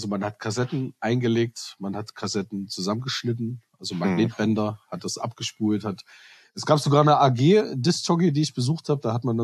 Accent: Plauen, Saxony, Germany; born there; Ich bin geboren in Plauen im Vogtland. Mhm. 1975, also noch ein DDR-Kind. Hatte auch eine schöne Kindheit in der DDR.

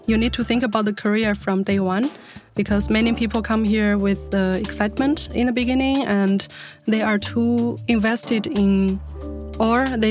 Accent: China; English is a second language; moved away as an adult; now in Germany; I come from China and I've been in Germany since my master's. I started in 2019

